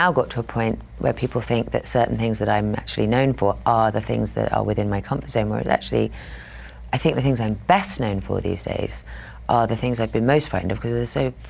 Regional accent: England, United Kingdom; I was so identified with being English and British and from England and my family

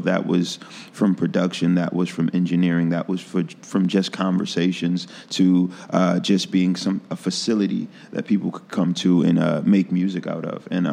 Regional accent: Philadelphia, Pennsylvania, United States; now in Chicago, United States; I came to Chicago from Philly with my friend Joey Mays

